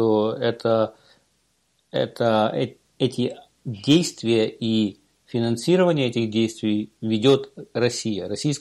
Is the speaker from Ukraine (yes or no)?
yes; Ukraine; now in United States; я живу в далекой Америке, я смотрю это по телевидению. В свое время я сделал выбор, я уехал из Украины, потому как мне не нравилась эта страна, как государство для жизни.